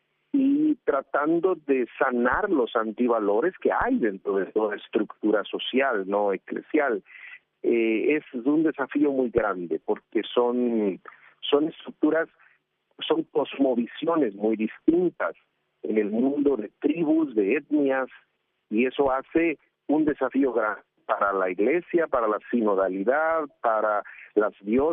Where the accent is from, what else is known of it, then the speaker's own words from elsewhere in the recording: Guatemala; Yo lo digo como guatemalteco, porque soy misionero